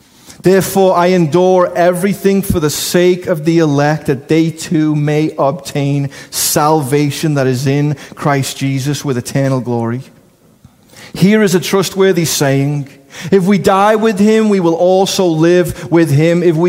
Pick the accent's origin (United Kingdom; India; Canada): United Kingdom; England; I'm the one speaking English. I'm from England. I don't have an accent.